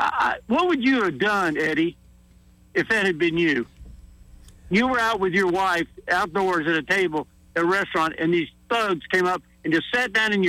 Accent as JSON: {"language": "English", "town": "St. Petersburg", "region": "Florida", "country": "United States", "tie": "born or raised there", "said": "of the people down in St. Petersburg, Florida, my hometown, outdoors at a restaurant eating"}